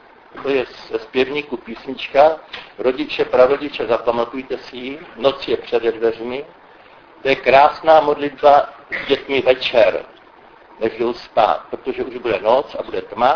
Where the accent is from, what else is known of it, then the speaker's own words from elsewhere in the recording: Liberec, Liberec Region, Czechia; já jsem z Liberce, to je 100 kilometrů odsud